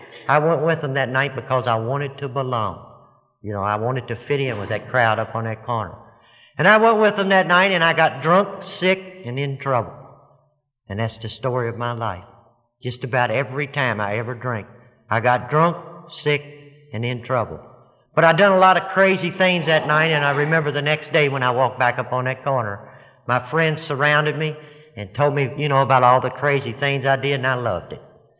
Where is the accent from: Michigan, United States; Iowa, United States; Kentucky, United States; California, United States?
Kentucky, United States; Louisville; I am from Louisville, Kentucky, and if any of you has ever been in Louisville, I was born in a section of Louisville called Portland.